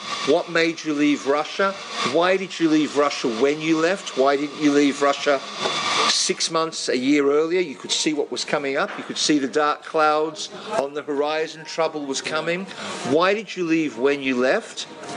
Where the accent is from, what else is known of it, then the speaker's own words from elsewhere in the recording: Australia; You're talking to me as an Australian, and this is going out on Australian air.